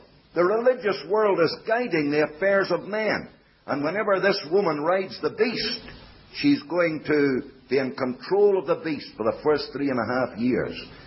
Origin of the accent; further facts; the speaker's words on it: Canada; if they don't like the Scotch, well then I say I'm a Canadian citizen